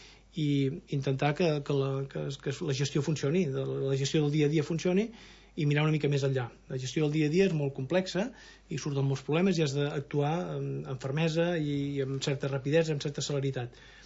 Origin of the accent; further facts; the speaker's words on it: L'Escala, Catalonia, Spain; also born or lived in Girona; Sí, vaig néixer a Girona, però vaig d'aquí de l'escala, sí.